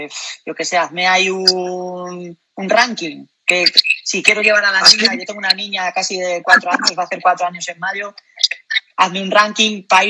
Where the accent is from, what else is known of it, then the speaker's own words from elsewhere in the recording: León, Castile and León, Spain; yo, que soy de León, León tiene 7 reservas de la biosfera